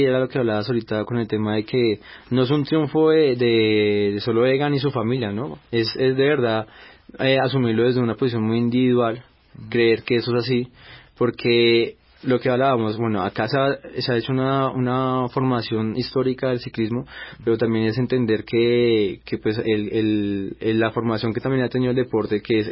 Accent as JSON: {"language": "Spanish", "country": "Colombia", "said": "nosotros como colombianos"}